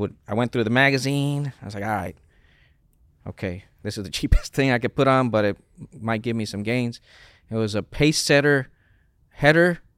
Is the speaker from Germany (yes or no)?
no; Puerto Rico; English is a second language; moved away as an adult; I'm an island boy. I'm coming from Puerto Rico.